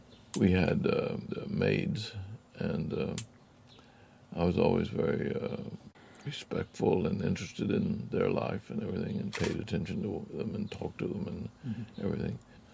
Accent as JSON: {"language": "English", "country": "Venezuela", "tie": "born or raised there", "also_born_or_lived": "Louisiana, United States / Atlanta, United States", "said": "I was born in Louisiana and grew up in Venezuela, went to boarding school in Atlanta."}